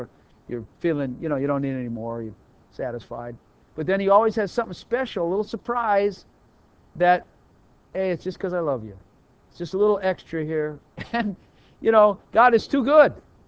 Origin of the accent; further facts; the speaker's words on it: Chicago, Illinois, United States; I know because I'm from Chicago. That's the way we do it in Chicago.